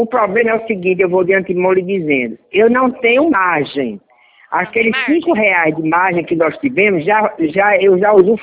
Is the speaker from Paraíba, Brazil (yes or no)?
yes; João Pessoa, Paraíba, Brazil; now in Mossoró, Brazil; Eu estou em Mossoró, no Rio Grande do Norte, mas eu sou paraibana.